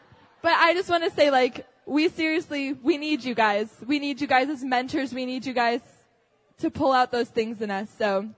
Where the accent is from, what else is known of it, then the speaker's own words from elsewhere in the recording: United States; I thought going there like, oh, I'm American, but we're all kind of like one people.